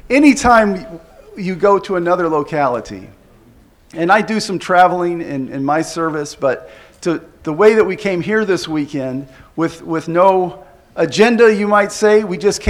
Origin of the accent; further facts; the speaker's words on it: Atlanta, Georgia, United States; We're from Atlanta, Georgia.